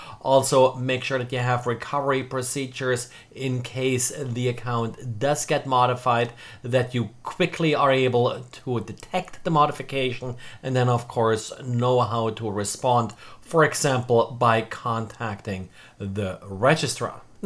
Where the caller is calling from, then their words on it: Jacksonville, Florida, United States; today I'm recording from Jacksonville, Florida.